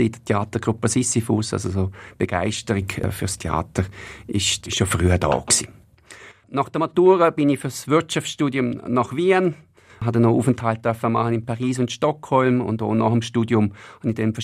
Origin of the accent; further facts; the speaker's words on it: Liechtenstein; Ich bin aufgewachsen im Land.